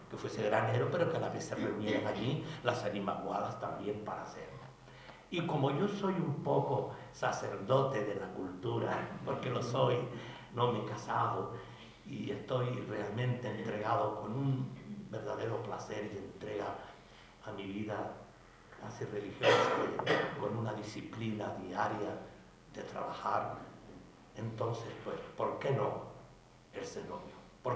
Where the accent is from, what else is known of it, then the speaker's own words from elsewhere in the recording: Canary Islands, Spain; que he tenido conciencia siempre como canario, quedándome aquí, trabajando aquí, para aquí. Entonces, he llegado a ver que soy religioso.